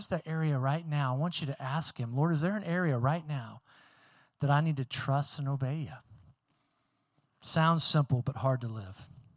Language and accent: English; Oklahoma, United States; When I grew up in Oklahoma, there was a neighborhood called Westbury.